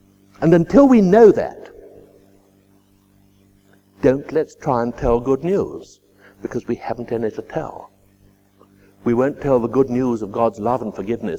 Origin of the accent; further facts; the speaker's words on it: England, United Kingdom; I mean, as English people, we're all strugglers, aren't we?